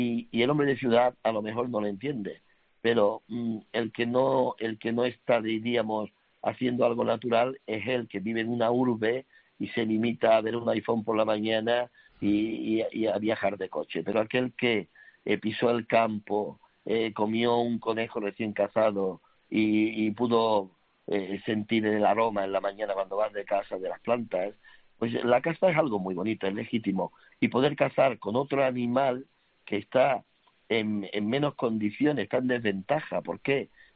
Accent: Cádiz, Andalusia, Spain; yo soy de Cádiz. Yo nací de Cádiz. En Cádiz. Pero a mí me gusta toda España. Soy amante de España al 100%.

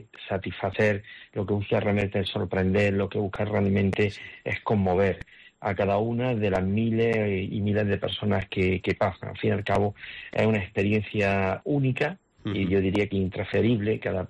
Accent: Jaén, Andalusia, Spain; born there; a nivel personal para mí era muy importante porque nací en Jaén.

